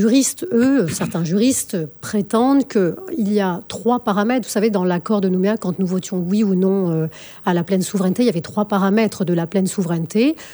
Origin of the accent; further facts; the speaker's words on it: New Caledonia, France; Mais nous sommes Français. Nous n'avons plus de référendum oui ou non à l'indépendance. Nous développons la Calédonie.